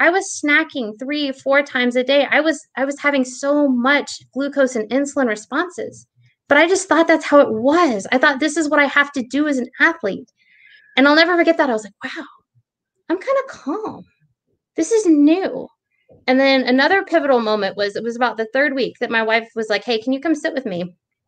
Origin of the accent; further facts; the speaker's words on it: Texas, United States; I'm from Texas, but all meat.